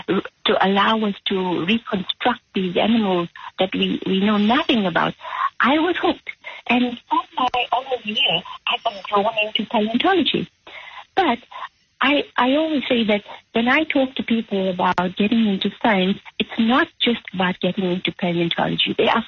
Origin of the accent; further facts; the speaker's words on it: South Africa; because I grew up in South Africa, and I only came into science by quite an accident.